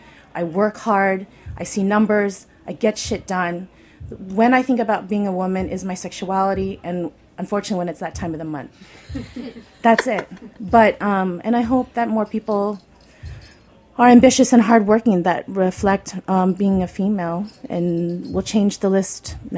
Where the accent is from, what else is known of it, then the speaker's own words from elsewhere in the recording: Philippines; perhaps even my home country, the Philippines.